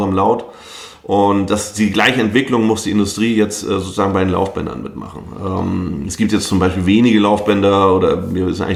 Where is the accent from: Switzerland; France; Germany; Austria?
Germany; würde ich natürlich auch als Deutscher total die Daumen drücken, dass sie das schafft.